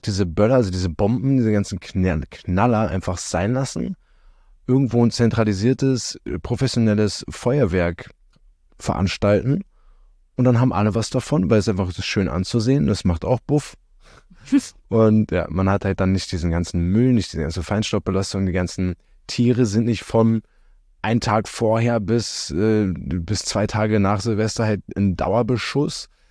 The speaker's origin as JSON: {"language": "German", "region": "Berlin", "country": "Germany", "said": "weil wir Berliner sagen halt Eierkuchen zu Pfannkuchen."}